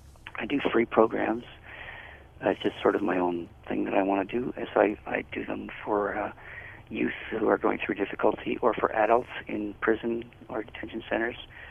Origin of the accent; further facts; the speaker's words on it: Niagara Falls, Ontario, Canada; also born or lived in Prague; So I grew up in Canada, in mm-hmm. around Niagara Falls, Hamilton, Toronto areas.